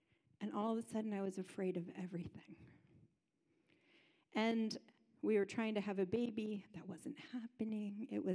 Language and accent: English; Columbus, Ohio, United States; also born or lived in New York; I said that. I'm from Columbus, Ohio, but I used to be an opera singer in New York.